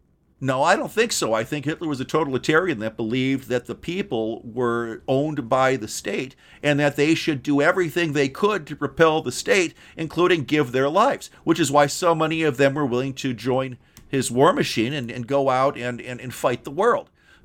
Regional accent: Michigan, United States; in my home state, I go down to Dearborn or I go down to Hamtramck and I see the protests.

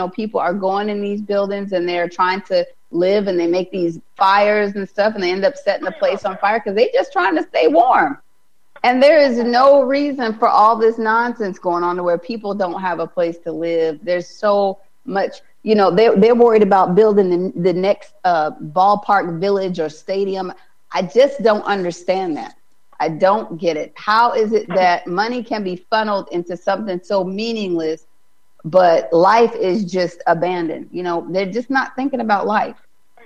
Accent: Alaska, United States; I just can't even put into words how cold it is. And I'm from Alaska.

